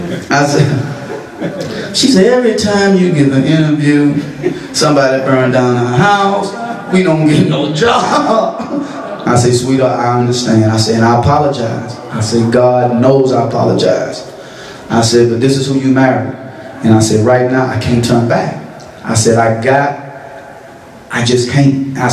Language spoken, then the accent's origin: English; Mississippi, United States; when I grew up in Mississippi, I would see my mother and my parents